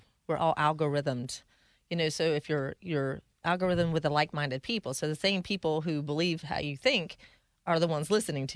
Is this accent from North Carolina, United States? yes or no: yes; Stanfield, North Carolina, United States; also born or lived in Midland; And then, but I grew up in Stanfield. I got you. In Stanley County.